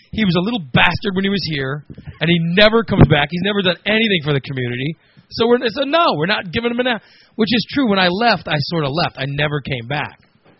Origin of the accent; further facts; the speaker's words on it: Gillespie, United States; I had a lot of fun growing up. I had a lot of fun going growing up in Gillespie.